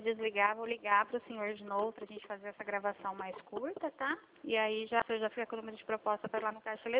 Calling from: Presidente Prudente, São Paulo, Brazil; Eu falo de Presidente Prudente, São Paulo

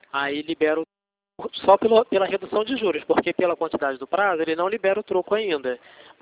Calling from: Rio de Janeiro, Brazil; Aqui no centro do Rio, Presidente Vargas.

